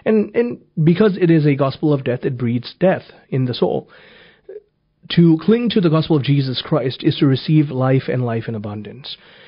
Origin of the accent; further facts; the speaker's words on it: Malaysia; I grew up in Malaysia